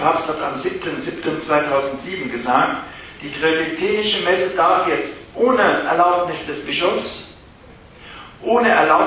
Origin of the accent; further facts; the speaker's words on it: Cologne, North Rhine-Westphalia, Germany; Ich kenne das Lied. Ich komme doch aus Köln.